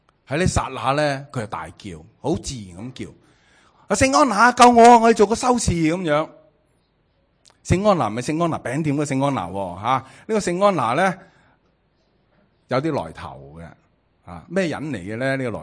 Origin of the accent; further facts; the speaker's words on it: China; 我哋中国人都有啦